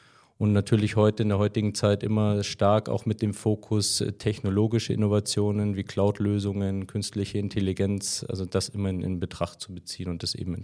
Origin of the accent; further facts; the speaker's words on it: Munich, Bavaria, Germany; Ich komme aus München, bin dort geboren und aufgewachsen, zur Schule gegangen